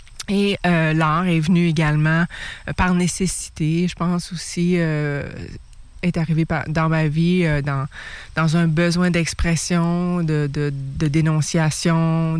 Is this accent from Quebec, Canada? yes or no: yes; Mashteuiatsh, Quebec, Canada; Mashtuyat Nuchin, je viens de la communauté de Mashtuyat.